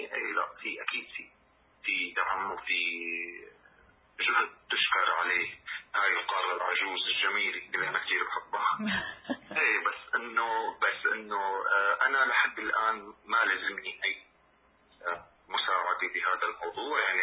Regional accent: Syria; بالنسبة لنا كسوريين

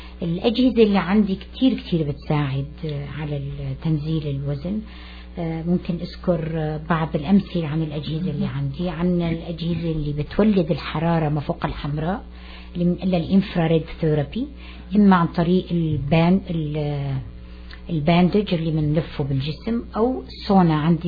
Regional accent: Aleppo, Aleppo Governorate, Syria; moved away as an adult; also born or lived in Egypt; now in United States; انا من مواليد حلب, وبعد ما أخذت البكالوريا بحلب سافرت على مصر لمدة 5 سنين

